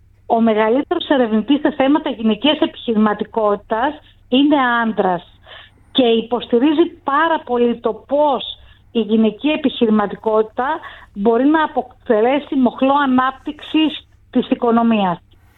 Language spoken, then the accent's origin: Greek; Greece; Η πιο βασική επιδίωξη για μένα ως Ελληνίδα ήταν να φέρω ένα συνέδριο μαζί με το σύνδεσμο, προφανώς όλοι μαζί ως ομάδα, στην Ελλάδα